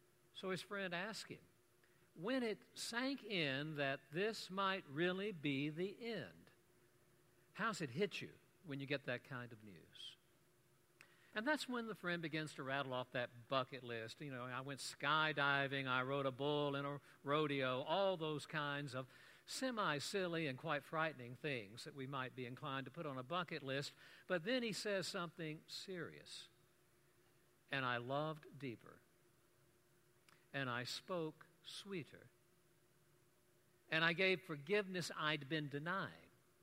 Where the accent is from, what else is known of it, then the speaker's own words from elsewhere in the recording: Nashville, Tennessee, United States; Growing up in the Nashville area, you either had to love it or you had to flee it